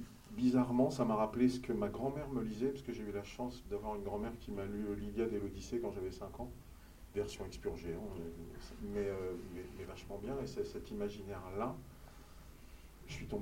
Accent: Comoros; also born or lived in Cambodia; Puis après, j'ai grandi aux Comores

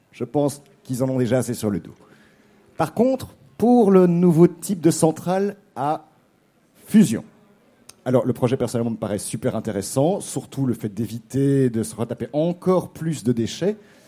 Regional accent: Belgium; Je sais de quoi je parle, je viens de Belgique.

